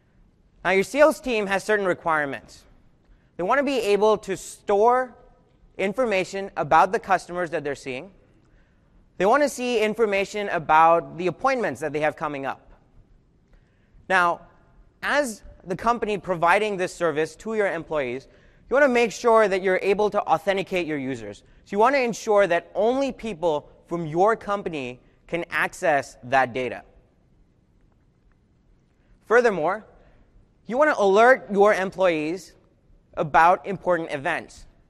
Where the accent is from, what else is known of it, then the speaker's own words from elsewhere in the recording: Houston, Texas, United States; I actually grew up in the area. I'm from Houston. I went to school in Austin.